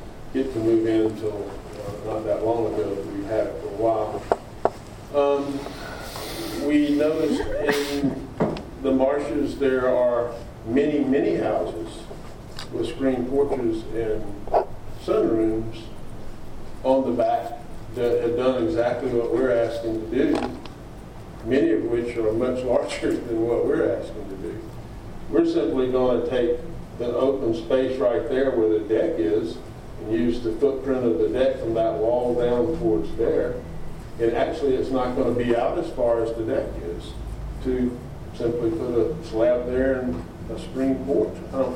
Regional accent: Savannah, Georgia, United States; and I live in 45 Chippewa Trove, and I'm originally from Savannah, moved away for different business reasons, and have come back in November of 2014.

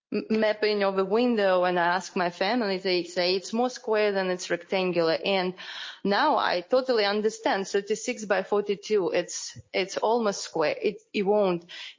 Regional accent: Ukraine; We are from Ukraine, so I have my family, my brother, and our parents.

